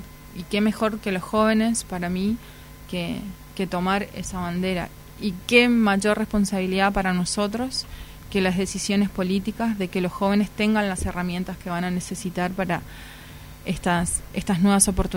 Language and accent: Spanish; Argentina; como argentinos